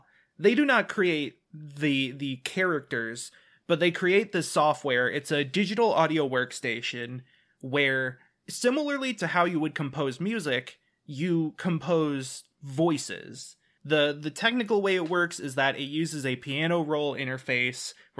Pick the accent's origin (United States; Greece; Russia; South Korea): United States; Yeah, I mean, I do too, in the sense that I am from America, which is in the West.